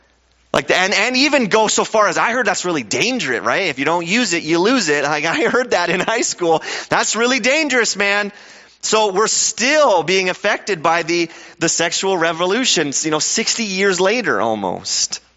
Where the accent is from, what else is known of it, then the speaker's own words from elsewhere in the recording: Canada; and we're Canadian, so we're super polite about it.